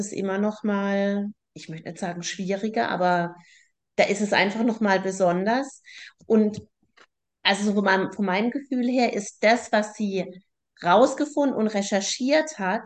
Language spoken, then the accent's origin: German; Karlsruhe, Baden-Württemberg, Germany; Ich bin ja in Karlsruhe groß geworden und bin ja noch mal 2, 3 Jahre jünger.